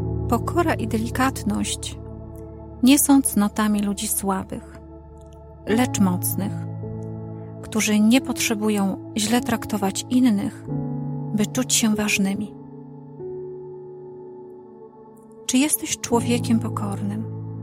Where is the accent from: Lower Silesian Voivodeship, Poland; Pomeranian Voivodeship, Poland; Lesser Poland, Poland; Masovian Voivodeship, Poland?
Pomeranian Voivodeship, Poland; Bo tak ja pochodzę z Kaszub, tam mój dziadek uprawiał rolę